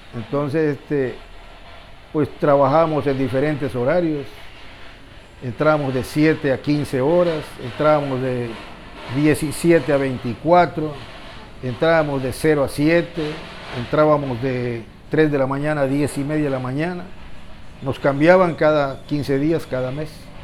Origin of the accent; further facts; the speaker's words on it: Campeche, Mexico; Yo soy de Campeche.